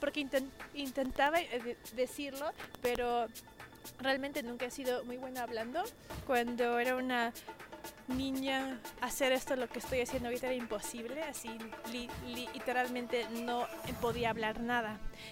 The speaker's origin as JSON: {"language": "Spanish", "country": "Mexico", "accent": "Latino accent in English", "said": "Cuando viajaba a México, pues me pueden oír hablar, era la extranjera en las escuelas, siempre era la extranjera. Y cuando decía soy mexicana"}